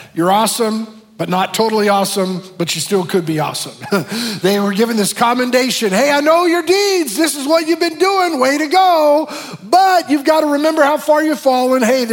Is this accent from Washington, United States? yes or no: yes; Seattle, Washington, United States; I grew up with David in Seattle. We grew up 20 miles apart